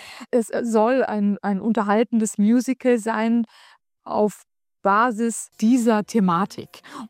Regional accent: Hanover, Lower Saxony, Germany; Ich bin ja auch Hannoveranerin, daher ist das für mich natürlich etwas ganz Besonderes.

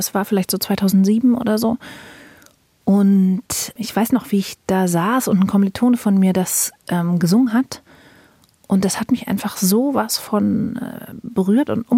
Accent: Jena, Thuringia, Germany; born there; Weil ich bin ja in Jena geboren und Jena ist einfach auch eine viel, viel kleinere Stadt.

